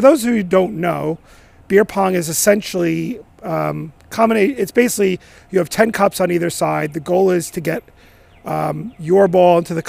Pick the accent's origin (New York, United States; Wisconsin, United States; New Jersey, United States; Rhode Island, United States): New York, United States; Long Island; the biggest one I did find is actually on my hometown, or at least my home area of Long Island.